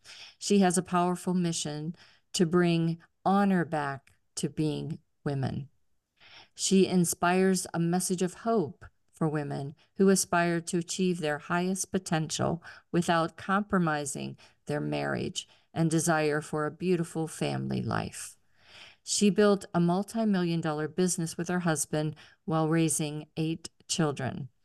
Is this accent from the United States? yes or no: yes; Pittsburgh, Pennsylvania, United States; now in Atlanta, United States; I'm originally from Pittsburgh and we had 7 kids in our family